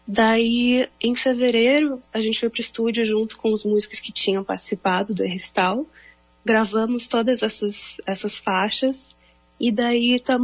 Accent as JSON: {"language": "Portuguese", "town": "Porto Alegre", "region": "Rio Grande do Sul", "country": "Brazil", "tie": "born or raised there", "moved": "yes", "lives_now": "United States", "said": "esse vai ser meu primeiro show aqui na minha cidade natal em bastante tempo."}